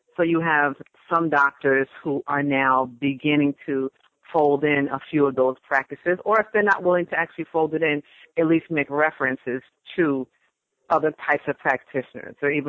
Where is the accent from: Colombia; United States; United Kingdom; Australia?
United States; Queens, New York; I grew up in Queens, New York.